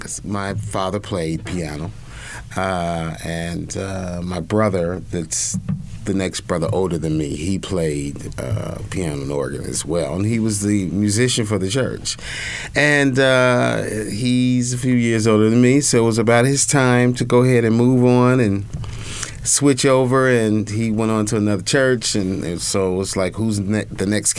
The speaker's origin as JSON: {"language": "English", "town": "Cincinnati", "region": "Ohio", "country": "United States", "said": "Yeah. Okay. Cincinnati, Ohio, Funk Town."}